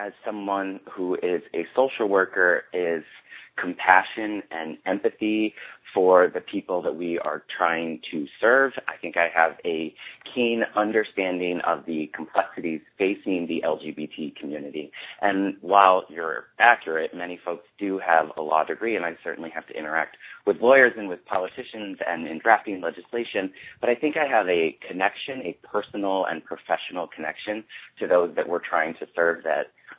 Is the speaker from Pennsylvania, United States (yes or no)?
no; Ohio, United States; That is my hometown. I used to go to Cedar Point in the summertime. We had season passes as kids once I was a teenager.